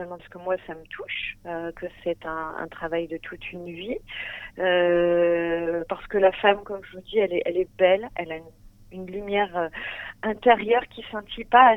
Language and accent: French; Hauts-de-France, France; parce que moi je suis picarde, hein, j'ai longtemps habité à Saint-Riquier à côté d'Abbeville.